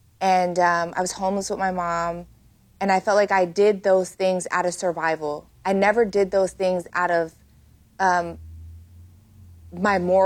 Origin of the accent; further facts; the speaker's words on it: East Coast, United States; now in Los Angeles, United States; I'm from the East Coast.